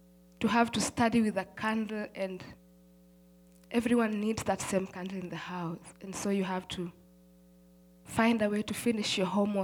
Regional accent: Nairobi, Kenya; born there; I was born in Mathare slums, Nairobi, Kenya, Africa.

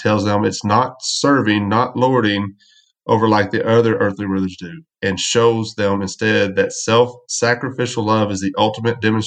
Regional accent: Texas, United States; because I grew up in West Texas, and so it was deep red

